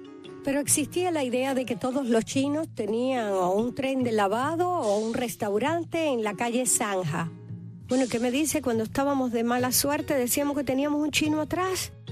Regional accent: Cuba

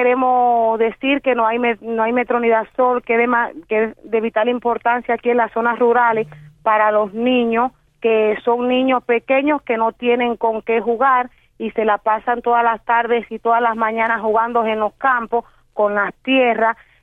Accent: Cuba

